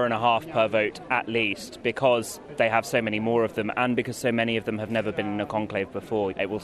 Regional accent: England, United Kingdom; now in Rome, Italy; I'm from England, but I live here in Rome.

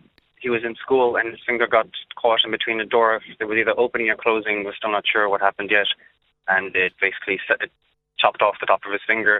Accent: Kenmare, Munster, Ireland; well, I'm from Kinmare, you know

